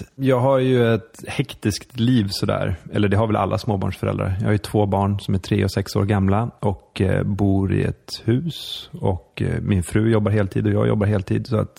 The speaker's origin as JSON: {"language": "Swedish", "region": "Jämtland County", "country": "Sweden", "tie": "born or raised there", "also_born_or_lived": "Skåne", "said": "Men jag växte upp halvt i Jämtland och halvt i Skåne."}